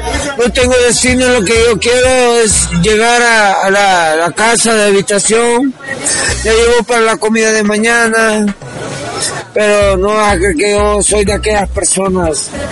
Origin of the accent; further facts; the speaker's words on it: El Salvador; para todos los hermanos que somos salvadoreños